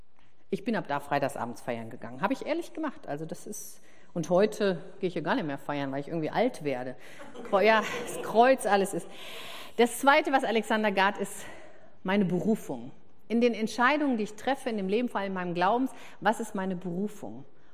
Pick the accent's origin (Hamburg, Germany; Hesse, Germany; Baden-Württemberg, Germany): Hesse, Germany; Das ist weder Hü noch Hott, sagt man bei uns in Hessen.